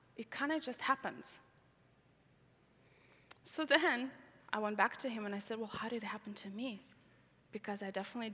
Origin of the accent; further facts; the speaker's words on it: Tajikistan; English is a second language; moved away; I have three countries in me. I don't know which country I belong. I grew up in a country called Tajikistan.